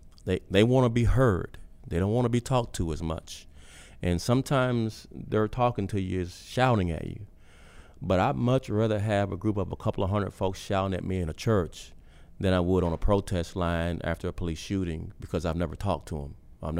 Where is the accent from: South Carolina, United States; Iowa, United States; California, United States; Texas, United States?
Texas, United States; Dallas; I'm born and raised in Dallas.